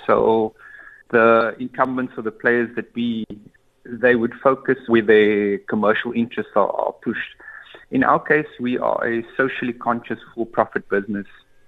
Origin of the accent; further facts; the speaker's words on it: Cape Town, Western Cape, South Africa; I grew up on the Cape Flats, in between Manberg, Steenberg, Otjie, Zikoflay.